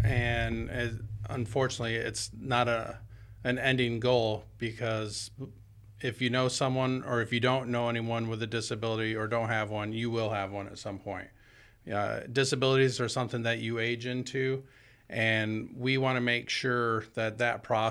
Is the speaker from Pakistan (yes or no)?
no; Michigan, United States; Originally from Michigan.